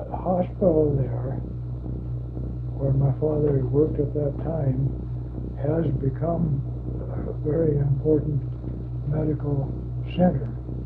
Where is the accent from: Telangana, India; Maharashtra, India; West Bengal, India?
Maharashtra, India; Miraj; born there; I was born in India. My father was a Michael missionary in India, Presbyterian Church. And I was born in, say, called Mirage, M-I-R-A-J